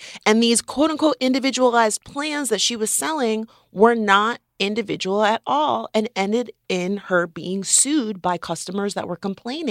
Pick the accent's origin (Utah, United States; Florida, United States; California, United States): Florida, United States; I'm from Florida.